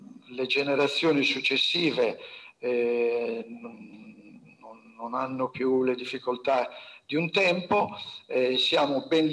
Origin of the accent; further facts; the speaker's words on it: Sardinia, Italy; io dico che noi sardi siamo sardi, romani e italiani.